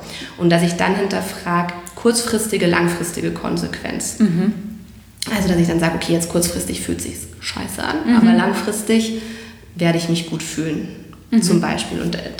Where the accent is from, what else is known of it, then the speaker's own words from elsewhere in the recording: Munich, Bavaria, Germany; will ich als Münchner Grantler hier durchs Leben gehen